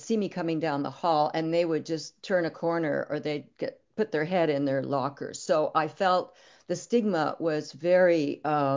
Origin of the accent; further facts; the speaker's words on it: Toronto, Ontario, Canada; I grew up in Toronto, and I was in high school at the time